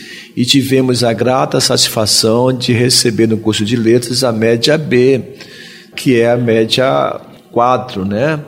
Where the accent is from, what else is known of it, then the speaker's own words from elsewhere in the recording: Marapanim, Pará, Brazil; Marapani é minha terra natal. Então, Marapani é minha terra natal.